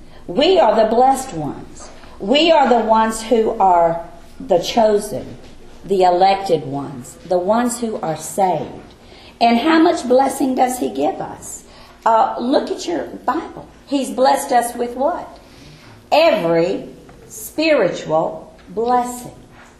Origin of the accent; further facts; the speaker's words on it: United States; Now, I'm an American citizen.